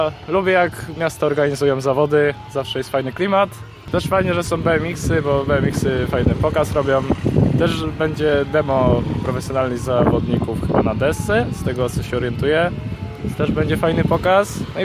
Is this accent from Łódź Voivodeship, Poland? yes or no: yes; Łódź, Łódź Voivodeship, Poland; Przyjechałem z Łodzi z moim ojcem